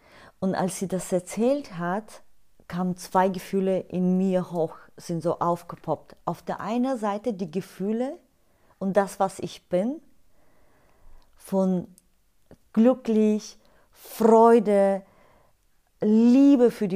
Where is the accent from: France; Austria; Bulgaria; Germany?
Bulgaria; ich komme aus Bulgarien